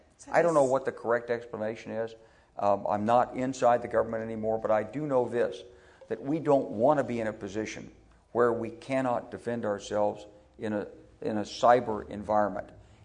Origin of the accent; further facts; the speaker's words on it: Arkansas, United States; now in San Francisco, United States; But you know, I'm from Arkansas. You got to understand that.